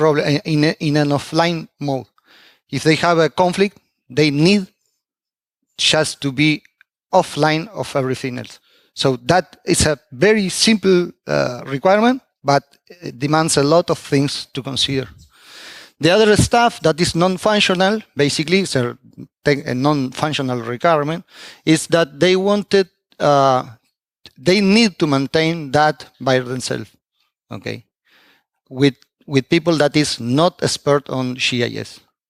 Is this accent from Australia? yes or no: no; Argentina; from Argentina.